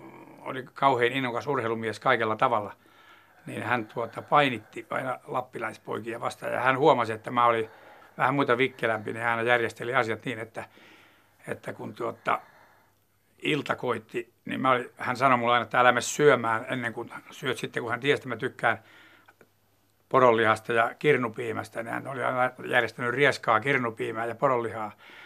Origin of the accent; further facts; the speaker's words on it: Lapland, Finland; also born or lived in Ostrobothnia; now in Tampere, Finland; mä oon asunut 40 vuotta Tampereella ja asuin 7 vuotta Pohjanmaalla, niin kyllä mä ensimmäisenä olen lappilainen ja sitten vasta pohjalainen ja hämäläinen. Että, sieltä suku kotoisin sekä äidin että isän puolelta